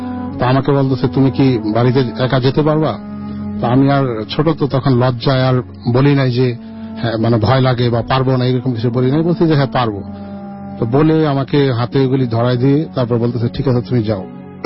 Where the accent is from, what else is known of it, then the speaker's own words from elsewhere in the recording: Palash, Dhaka Division, Bangladesh; তো ওই সময় আমার দেশের বাড়ি নরসিংদীর পলাশ থানা, যেটা চরণগর্দি গ্রাম বলে।